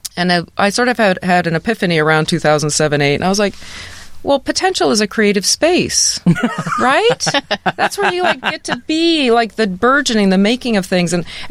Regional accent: Milwaukee, Wisconsin, United States; also born or lived in Seattle; now in Tacoma, United States; Well, I grew up in Milwaukee, and I had a very circuitous path, which we don't need to go into now.

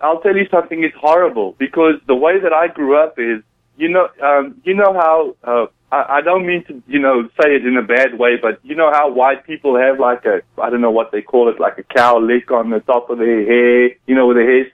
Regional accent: South Africa; I grew up in South Africa in the apartheid era, you know, when there was segregation

